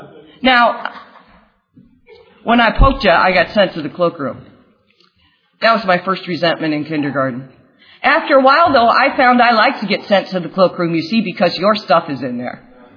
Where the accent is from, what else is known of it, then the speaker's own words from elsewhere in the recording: Midwest, United States; Anyway, I'm originally from the Midwest, which I would have told you was a good reason to have a drink.